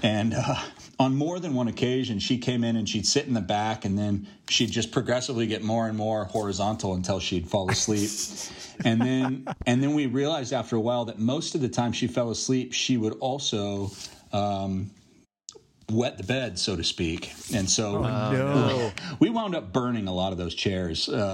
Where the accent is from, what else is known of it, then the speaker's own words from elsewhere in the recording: Corvallis, Oregon, United States; coming home and getting a chance to church plant in my hometown was really an opportunity to say, hey, you know, God's bringing me full circle, sort of back home, where I left as soon as I could after I graduated high school